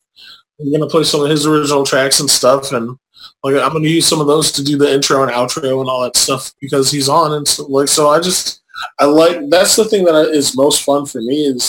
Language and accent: English; New Haven, Connecticut, United States; She's from she lives in my hometown, my alma mater, New Haven, Connecticut, a little home of the Yale Bulldogs.